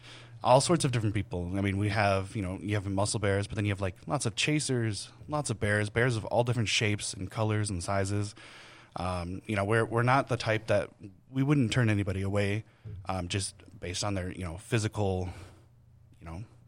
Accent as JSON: {"language": "English", "region": "New York", "country": "United States", "lives_now": "Los Angeles, United States", "said": "because when we had moved to LA, because we came from New York, freshly after we were married"}